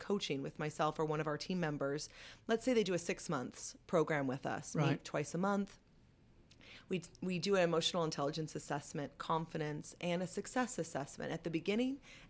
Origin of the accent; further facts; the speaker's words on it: California, United States; born there; I was born in California. I have a lot of privileges, of course, being here in the United States.